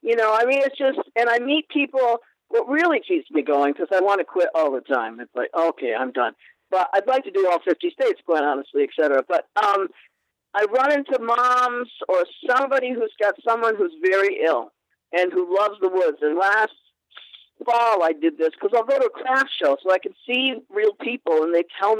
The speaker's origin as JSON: {"language": "English", "region": "Wales", "country": "United Kingdom", "said": "I'm Welsh, and I'm a singer, and I'm all that crap."}